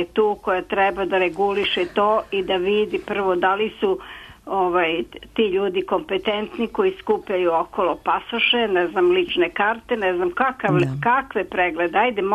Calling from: Zrenjanin, Vojvodina, Serbia; Ja sam iz Renjanina, evo jedno žensko.

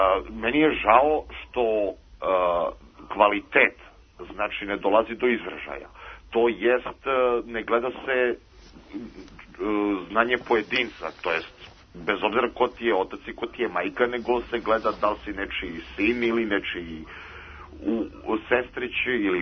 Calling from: Zaječar, Southern and Eastern Serbia, Serbia; ja sam jedan slušalac iz Zaječara.

